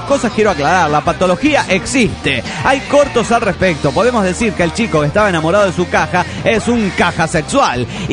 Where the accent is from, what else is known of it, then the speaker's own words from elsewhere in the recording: Guadalajara, Jalisco, Mexico; en mi tierra y en cuando vivía allí en mi tierna infancia en Guadalajara